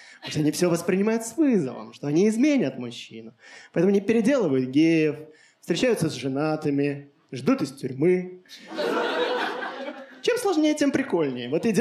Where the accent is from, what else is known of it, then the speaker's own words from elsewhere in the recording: Belarus; now in Russia; я родился и вырос в Беларуси, а сейчас я живу в России.